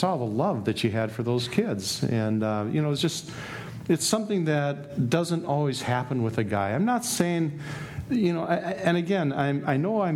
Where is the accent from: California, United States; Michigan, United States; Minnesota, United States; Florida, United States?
Minnesota, United States; Minneapolis; Now, I grew up in North Minneapolis.